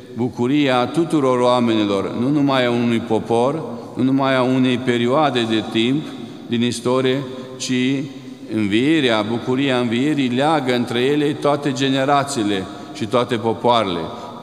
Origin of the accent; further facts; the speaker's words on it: Romania; pentru că noi suntem români